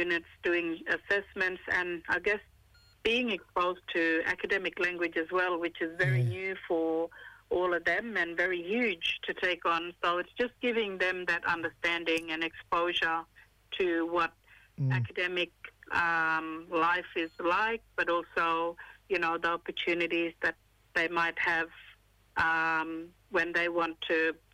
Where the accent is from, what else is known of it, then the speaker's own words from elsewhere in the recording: Northern Territory, Australia; Yeah, so I'm from Northeast Arnhem Land, and my mob, the Yolngu mob, up here in Northern Territory.